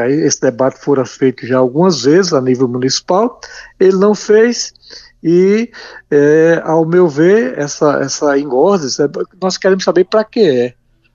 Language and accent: Portuguese; João Pessoa, Paraíba, Brazil; Mas nós que nascemos, crescemos em João Pessoa